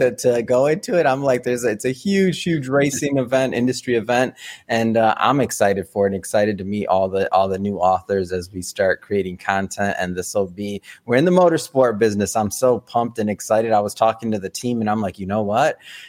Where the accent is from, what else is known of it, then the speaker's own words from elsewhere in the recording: Detroit, Michigan, United States; My dad owned an auto body shop growing up, and I'm from Detroit. So I grew up going to the Woodward Dream Cruises